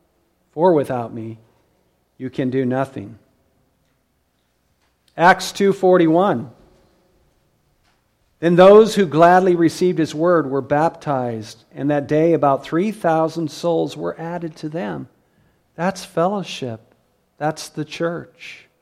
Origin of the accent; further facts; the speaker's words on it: Iowa, United States; now in Blue Lake, United States; I grew up in the Midwest. I grew up in Iowa in the cornfields. When I get up in the morning now, I look out my window and I don't see corn stalks.